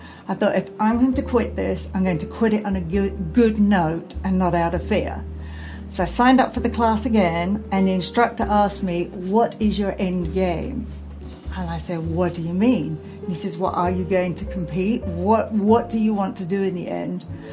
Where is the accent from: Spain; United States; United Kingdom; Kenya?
United Kingdom; As a Brit.